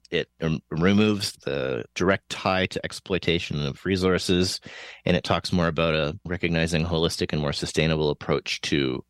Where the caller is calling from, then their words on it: Saskatchewan, Canada; I'm joining you from Saskatchewan, and we boast the largest per capita carbon emissions in the country.